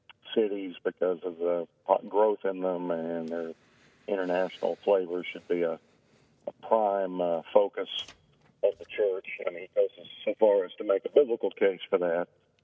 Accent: Appalachia, United States; No. I'm an Appalachian American, so I prefer Bojangles to Chick-fil-A.

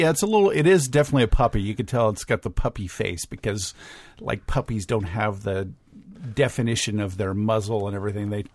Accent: California, United States; moved away as an adult; I came from California where I grew up and spent all my life until a little less than 8 years ago when we came out here.

